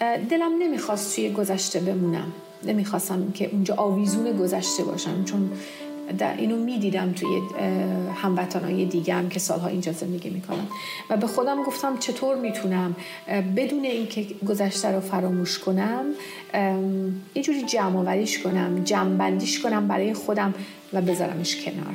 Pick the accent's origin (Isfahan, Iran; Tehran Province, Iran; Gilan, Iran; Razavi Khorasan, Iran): Isfahan, Iran; دبستان، دبیرستان همه اصفهان. من توی خانواده سنتی فرهنگی بزرگ شدم.